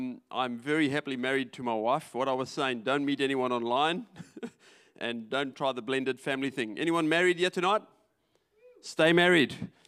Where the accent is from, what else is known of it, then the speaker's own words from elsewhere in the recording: South Africa; moved away as an adult; I was born in South Africa one time and lived there for 40 years and then decided to live here for the next 40 and see after that.